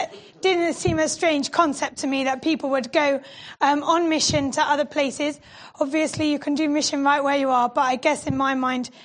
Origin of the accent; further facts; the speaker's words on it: Evesham, United Kingdom; we moved to Evesham when I was 10. So I grew up in Evesham. I went to Evesham High School.